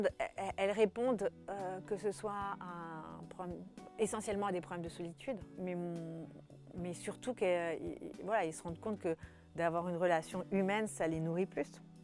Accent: France; En plus, on est français, alors du coup, on a un super esprit critique.

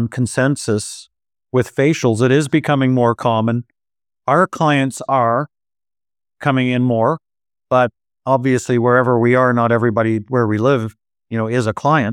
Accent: Ottawa, Ontario, Canada; I did not grow up in a family where wealth was discussed. I grew up in Ottawa, Canada.

